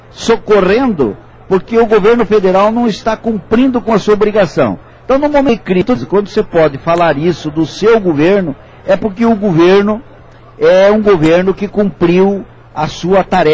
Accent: Brazil; Eu torço como brasileiro que eles acertem o mais rápido possível.

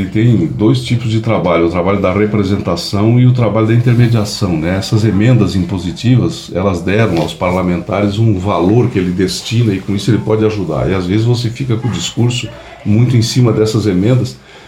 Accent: Lages, Santa Catarina, Brazil; eu sou de Lages, eu moro em Lages.

